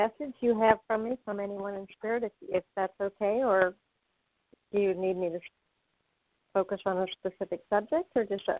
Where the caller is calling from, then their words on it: Florida, United States; I'm calling from Florida.